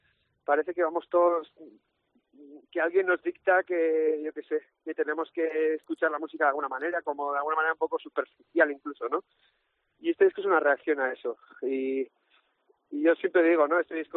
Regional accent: Spain; first language Basque; Spanish is a second language; A mí me sale de forma natural y es mi lengua materna y siempre he cantado en euskera

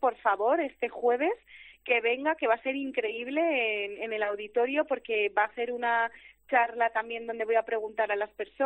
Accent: Galicia, Spain; todos mis veranos han sido en Galicia, tengo también mi familia en La Coruña. Y entonces yo soy una gallega de corazón y de sangre

